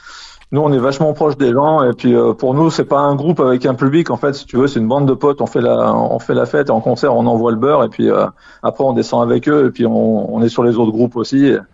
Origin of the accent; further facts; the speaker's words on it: Auvergne-Rhône-Alpes, France; On a dans le sud, on en a par chez nous, dans le Rhône-Alpes.